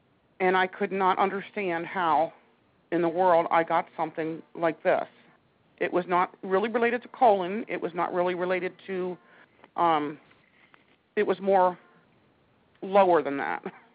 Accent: Pennsylvania, United States; moved away as an adult; now in Morristown, United States; I'm originally from Lancaster County, Pennsylvania, and I've lived here since 1992 here in Morristown area.

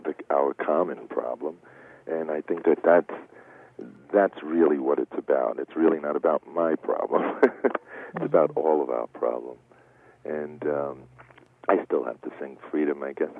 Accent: Brooklyn, New York, United States; basically I grew up in Brooklyn through the 50s as a teenager

